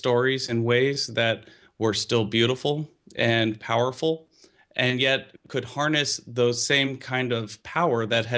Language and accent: English; Los Angeles, California, United States; Perhaps growing up in Los Angeles, where the billboards are larger than the actual buildings